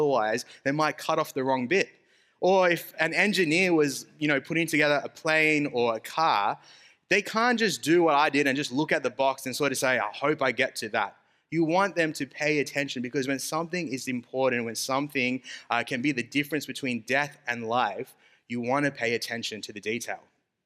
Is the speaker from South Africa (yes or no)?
yes; South Africa; I'm from South Africa.